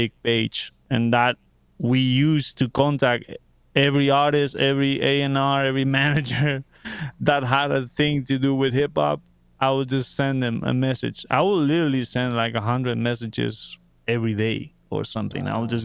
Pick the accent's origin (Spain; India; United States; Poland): Spain; Valencia, Valencian Community; keep in mind, like I said, that I'm from Valencia, Spain.